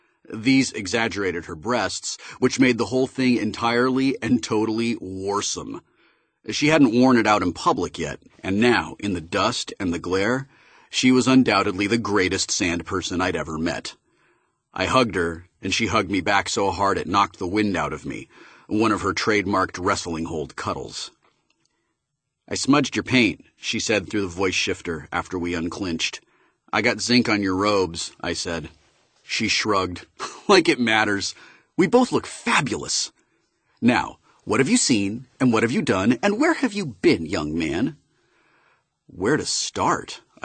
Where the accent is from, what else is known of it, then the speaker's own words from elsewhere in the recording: San Francisco, California, United States; After all, I grew up in San Francisco, the place with the largest concentration of burners in the world.